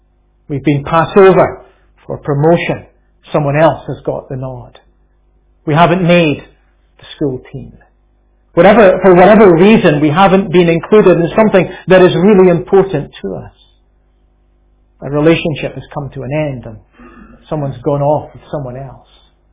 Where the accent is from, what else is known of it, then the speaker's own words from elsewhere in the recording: Lesmahagow, Scotland, United Kingdom; When I grew up in Lismahago in South Lanarkshire